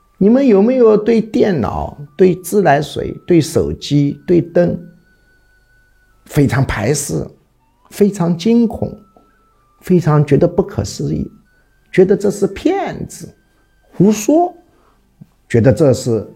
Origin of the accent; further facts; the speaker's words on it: China; 我们中国人